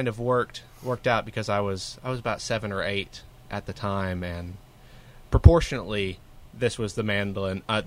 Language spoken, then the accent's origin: English; Tampa, Florida, United States; now in Nashville, United States; From the Tampa area.